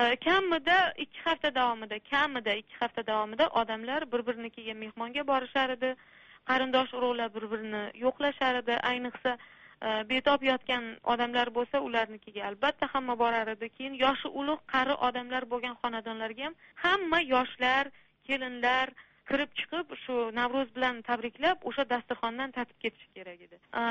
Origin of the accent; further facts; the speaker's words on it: Samarkand, Samarqand Region, Uzbekistan; Eroniy, onam tojiklar. Va Samarqandda ham Eronilar turadigan mahallada yashaganmiz. O'sha mahallada tug'ilib o'sganman.